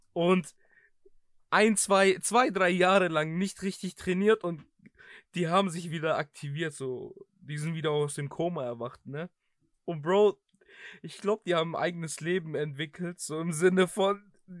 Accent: Greece; ich bin eine Person, ich komme aus Griechenland, okay?

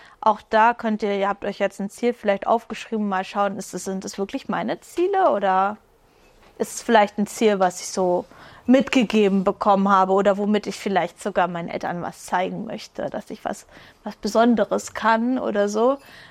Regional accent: East Germany, Germany; Ich bin in Ostdeutschland groß geworden.

